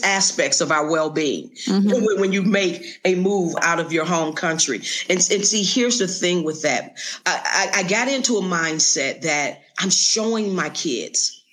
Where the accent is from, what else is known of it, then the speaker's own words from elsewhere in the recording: Detroit, Michigan, United States; I was born and raised in Detroit and became a teacher.